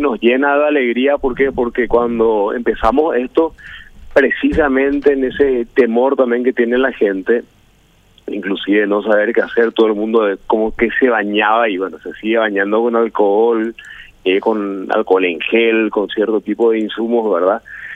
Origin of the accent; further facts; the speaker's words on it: Sajonia, Asunción, Paraguay; me tocó ver la misma cosa, que yo soy de Sajonia